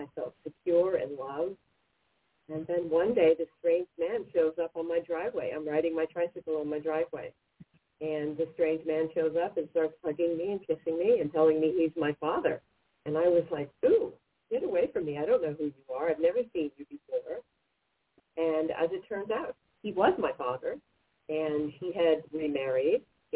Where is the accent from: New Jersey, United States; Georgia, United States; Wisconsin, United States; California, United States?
New Jersey, United States; Linden; also born or lived in New York City; I was born in New York City. She lived in New Jersey, in Linden, New Jersey. She had two boys of her own